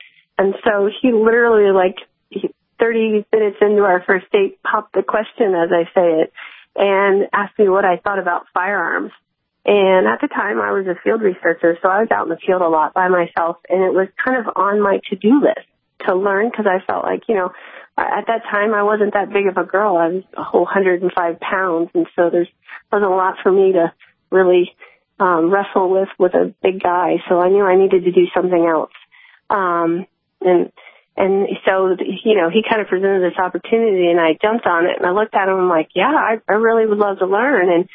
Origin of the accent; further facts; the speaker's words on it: Florida, United States; I came from a little island off the coast of Florida, so I had a little tropical life growing up